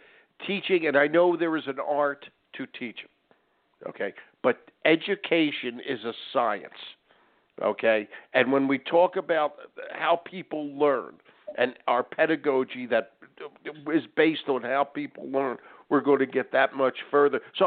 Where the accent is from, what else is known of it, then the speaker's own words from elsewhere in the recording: Philadelphia, Pennsylvania, United States; I grew up in Philadelphia. I know Delaware.